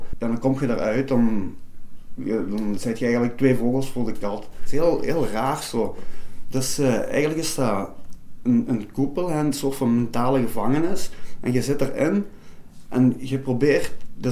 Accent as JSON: {"language": "Dutch", "town": "Aalst", "region": "East Flanders", "country": "Belgium", "lives_now": "Genk, Belgium", "said": "ik ben 38 jaar. Ik woon in Genk. Ik ben eigenlijk afkomstig van Alst."}